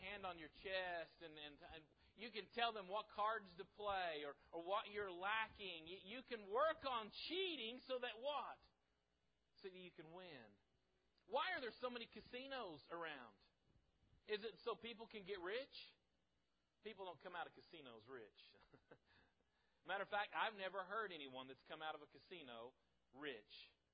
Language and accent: English; Midwest City, Oklahoma, United States; I grew up in Midwest City. I went to grade school and to junior high and to high school in Midwest City.